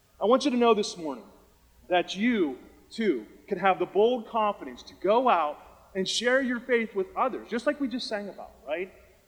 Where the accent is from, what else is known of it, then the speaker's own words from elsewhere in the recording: Beaver Falls, Pennsylvania, United States; I grew up in Beaver Falls, but this church camp was just on the other side of the Ohio border.